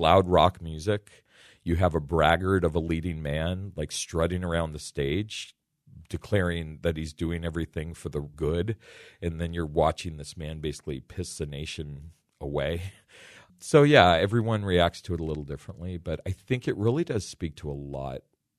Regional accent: West Coast, United States; also born or lived in Texas; Oh, I'm from the West Coast originally. So, and then I've lived half my life in Texas.

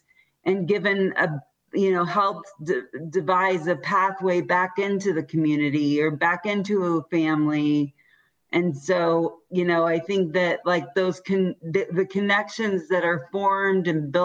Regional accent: Indiana, United States; especially growing up in Indiana

